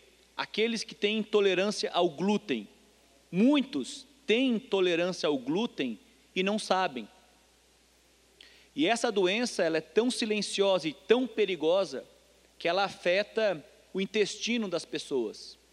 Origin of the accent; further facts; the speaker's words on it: Santa Catarina, Brazil; Eu sou lá da Serra Catarinense